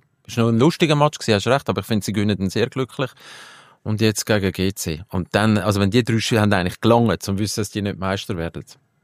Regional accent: Switzerland; wenn wir als Schweizer in die Liga reingehen

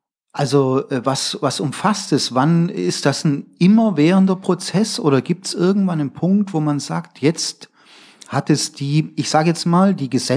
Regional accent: West Germany, Germany; ich komme ja aus dem Westen

